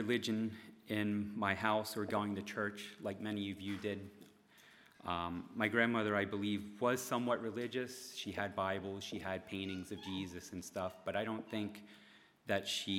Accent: Coatesville, Pennsylvania, United States; So I was born and raised in the Coatesville area. I grew up there in the just outside Coatesville, Ersulden area, East Fallowfield.

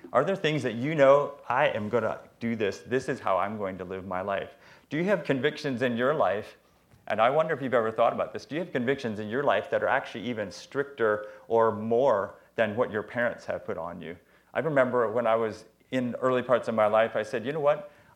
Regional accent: Holmes County, United States; I was from Holmes County, and she lived in Georgia.

